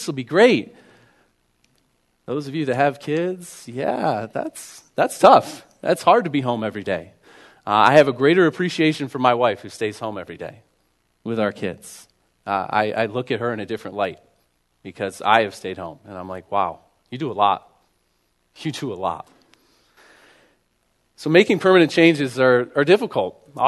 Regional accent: Copenhagen, New York, United States; So I'm from Copenhagen, New York, which is a small town of about 800 people. I went to a K through 12 public school of about 350-ish people. So I am from a small town.

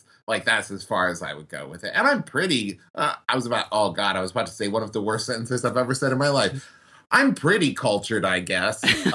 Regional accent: West Virginia, United States; born there; also born or lived in Oklahoma / Ohio; now in California, United States; So I was born in West Virginia, and then like the farthest west I had gone before moving to California is I went to school in Oklahoma. But then I lived in Ohio for like 6 or 7 years.

